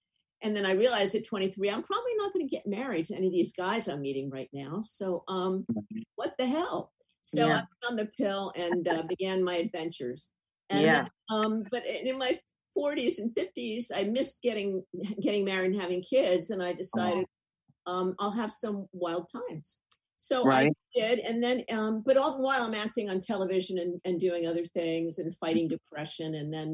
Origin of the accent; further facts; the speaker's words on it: New Haven, Connecticut, United States; I didn't go to Yale, but when I'm from New Haven, so I was in the plays at Yale University when they needed a young woman.